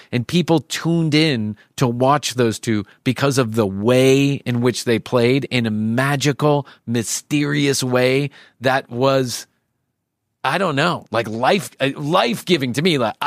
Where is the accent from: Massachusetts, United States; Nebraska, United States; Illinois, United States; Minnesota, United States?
Illinois, United States; Chicago; I grew up in Chicago.